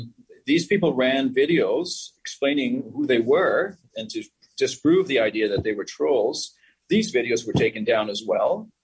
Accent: Halifax, Nova Scotia, Canada; I'm a physician from Halifax, Canada.

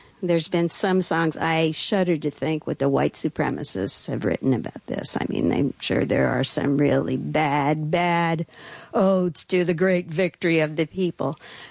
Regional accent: Canada; growing up in Canada, this is not something we celebrated

